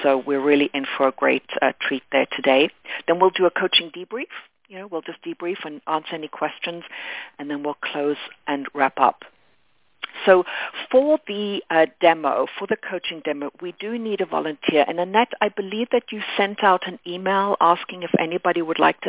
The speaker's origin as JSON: {"language": "English", "country": "Germany", "tie": "born or raised there", "also_born_or_lived": "England / South Africa", "moved": "yes", "lives_now": "Texas, United States", "said": "And as you can hear, I'm not originally from Texas. I'm actually from England, but I was raised and educated in Germany and South Africa, and I've been in the United States now for 23 years. I also have a little bit of a Dutch heritage. My father was Dutch"}